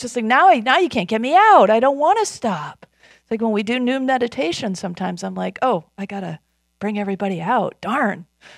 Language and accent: English; Midwest, United States; now in California, United States; Brenly and I come from the Midwest, so earthquakes and wildfires were not like our thing